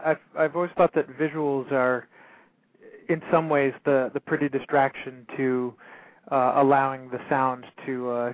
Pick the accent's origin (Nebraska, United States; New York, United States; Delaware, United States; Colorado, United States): Delaware, United States; Greenville; I grew up in Greenville, Delaware, which is about as boring as it sounds.